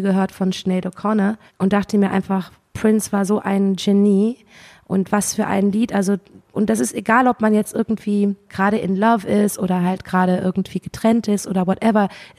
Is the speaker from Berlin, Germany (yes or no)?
no; Cologne, North Rhine-Westphalia, Germany; ich komme ja aus Köln